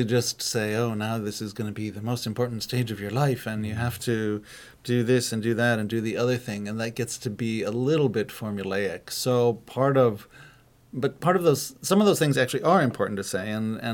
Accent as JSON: {"language": "English", "country": "United States", "lives_now": "Tromsø, Norway", "said": "I'm treated as a foreigner, and in part that's because I come from the States."}